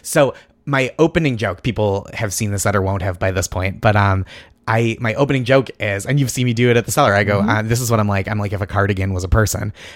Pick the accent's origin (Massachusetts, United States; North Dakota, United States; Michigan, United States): Massachusetts, United States; Boston; I always say that it doesn't make sense that I'm from Boston